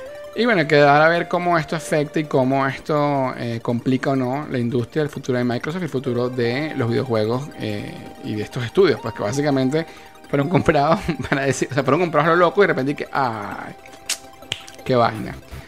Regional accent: Venezuela; en mi tierra, en mi país natal, Venezuela

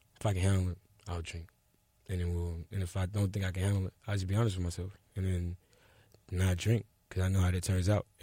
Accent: Chattanooga, Tennessee, United States; So I'm from Chattanooga.

